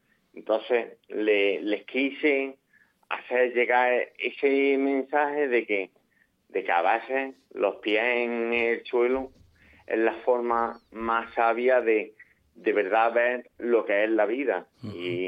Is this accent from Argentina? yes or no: no; Andalusia, Spain; Para mí siempre un 28 de febrero, como buen andaluz, es un día importante.